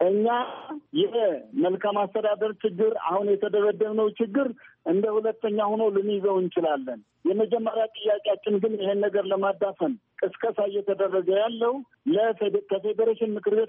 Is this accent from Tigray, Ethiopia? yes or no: yes; Wolkait, Tigray, Ethiopia; የእኛ የወልቃይትና የትግራይ ተወላጆች መለያ መሆን አልነበረበትም